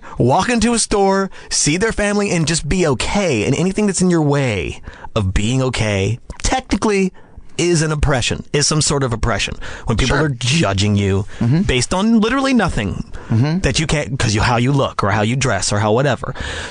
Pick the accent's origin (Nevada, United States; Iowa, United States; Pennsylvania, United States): Nevada, United States; Las Vegas; Grew up in Las Vegas, Nevada.